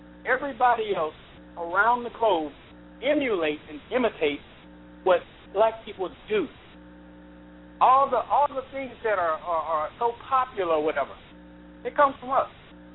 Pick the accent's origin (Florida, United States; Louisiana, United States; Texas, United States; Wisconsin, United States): Louisiana, United States; New Orleans; I'm from New Orleans, man. You ain't going to tell me anything.